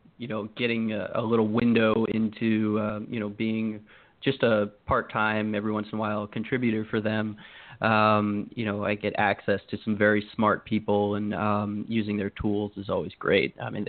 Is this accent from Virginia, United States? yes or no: no; Maryland, United States; I live in Connecticut now. I grew up in Maryland.